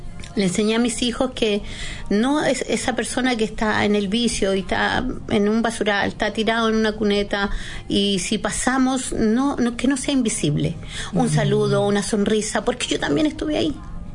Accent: Parral, Maule, Chile; Mi infancia fue en Parral. Ya. Yo vengo de Parral.

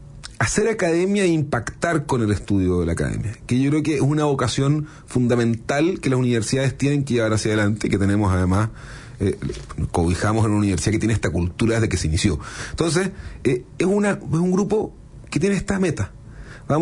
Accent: Concepción, Biobío, Chile; yo soy de Concepción

